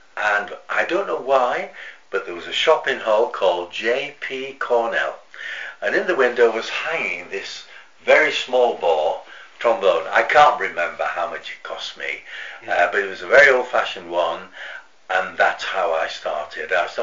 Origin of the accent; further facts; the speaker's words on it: Hull, Yorkshire and the Humber, United Kingdom; born there; Well, I was born in Hull in 1936, 8th of August.